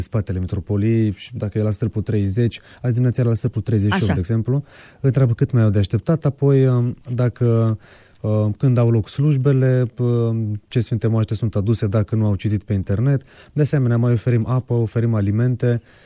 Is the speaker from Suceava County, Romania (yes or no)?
yes; Suceava, Suceava County, Romania; fie din Suceava, de unde sunt eu